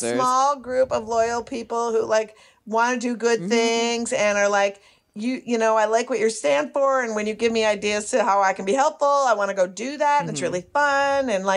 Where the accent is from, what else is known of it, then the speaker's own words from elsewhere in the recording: Minneapolis, Minnesota, United States; And I'm from Minneapolis.